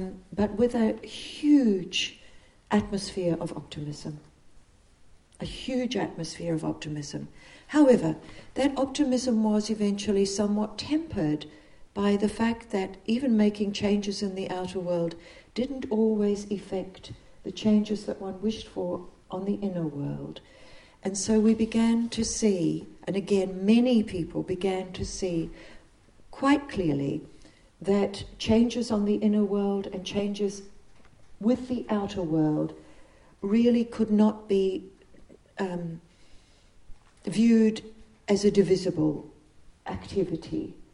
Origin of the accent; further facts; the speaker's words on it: New Zealand; part of it came from the fact that I grew up in New Zealand at a time when social justice was very much centre.